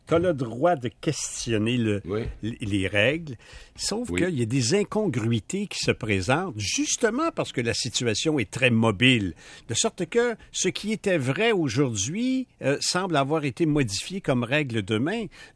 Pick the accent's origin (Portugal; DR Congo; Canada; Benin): Canada; quand je suis Canadien puis je vais en France, mes règles canadiennes tiennent pendant que je suis ici.